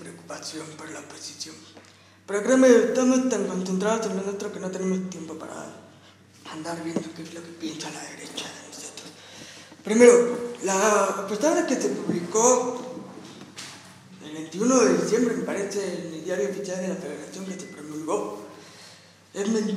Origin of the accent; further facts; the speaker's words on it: Mexico; como nosotros, como mexicanos, como simples ciudadanos, podemos promover un amparo